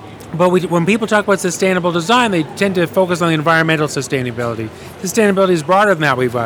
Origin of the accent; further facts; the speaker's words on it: Canada; Although I'm from Canada, the book was published